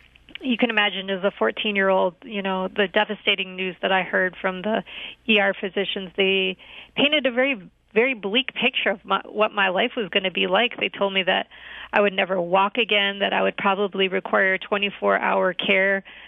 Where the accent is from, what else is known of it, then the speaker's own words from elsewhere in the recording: Roseville, Michigan, United States; Sure. I grew up in Roseville, Michigan.